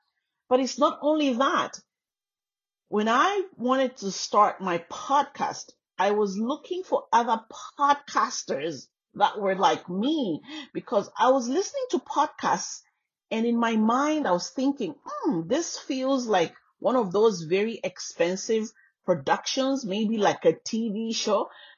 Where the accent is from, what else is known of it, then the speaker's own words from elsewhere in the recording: Zambia; it just reminds me of myself growing up in Zambia